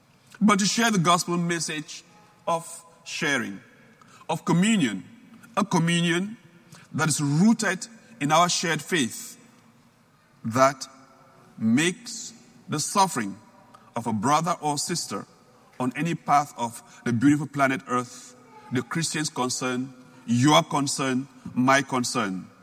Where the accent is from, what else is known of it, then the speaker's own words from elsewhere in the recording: Cameroon; I come from Cameroon in Central West Africa